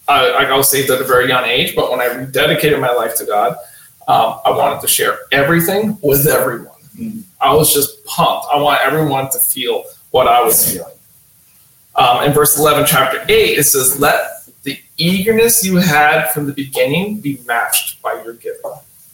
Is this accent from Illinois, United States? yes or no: no; New York, United States; we grew up in the States and we were in New York.